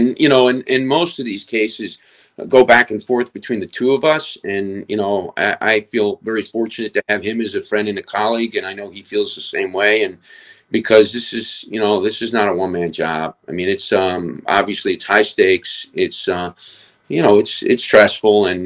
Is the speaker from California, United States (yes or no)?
no; New York, United States; You know, I grew up in New York, just a few minutes from the New York Rangers training facility here, and then being in Boston at Boston University